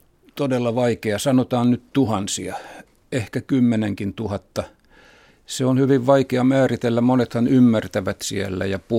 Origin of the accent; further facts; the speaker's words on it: Kotka, Kymenlaakso, Finland; joka minun kotiseudullani Kotkan puolessa on ihan tuttu ja yleinen